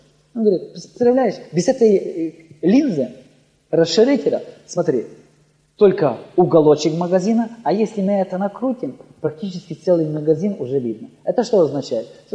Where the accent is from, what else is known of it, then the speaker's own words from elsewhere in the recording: Ukraine; А мы говорим, мы с Украины.